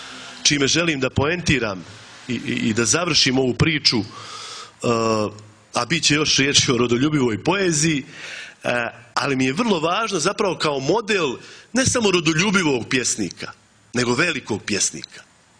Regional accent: Zmijanje, Republika Srpska, Bosnia & Herzegovina; ja Nerado govorim ekavski, jer mi je maternji i ekavski, iz Kočićevog zmijanja sam.

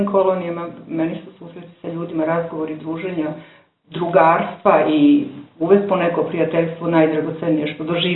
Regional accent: Užice, Zlatibor District, Serbia; dolazim iz Užica

